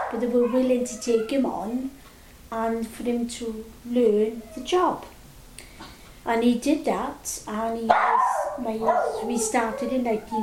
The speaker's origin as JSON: {"language": "English", "town": "Aberdeen", "region": "Scotland", "country": "United Kingdom", "tie": "born or raised there", "said": "I was brought up in Aberdeen. I was born in Aberdeen"}